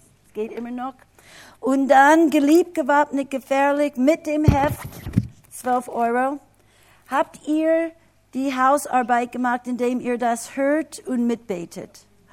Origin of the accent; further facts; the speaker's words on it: United States; now in Germany; Wir als Amerikaner hatten ganz viele andere Namen